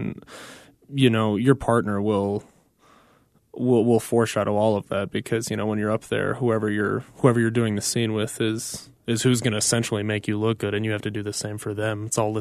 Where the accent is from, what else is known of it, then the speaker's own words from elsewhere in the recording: Los Angeles, California, United States; They're immigrants from El Salvador, yes. Me and my wife born and raised in Los Angeles, so.